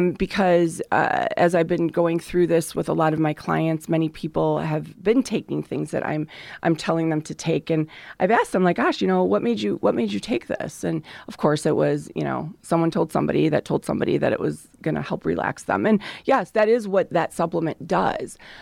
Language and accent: English; Crystal Lake, Illinois, United States; I'm from the Woodstock, Crystal Lake area.